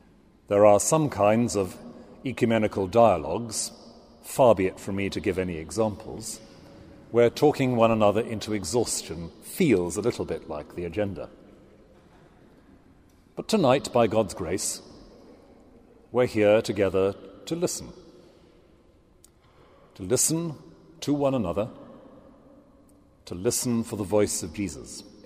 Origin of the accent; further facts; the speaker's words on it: Wales, United Kingdom; accent: Swansea Valley; When I've spent long enough back home in Wales, I discover that my Swansea Valley accent is returning.